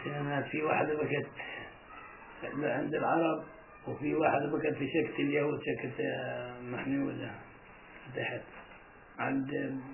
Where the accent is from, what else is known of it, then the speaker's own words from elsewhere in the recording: Palestine; بس لا اجمل شيء اللي في بلادنا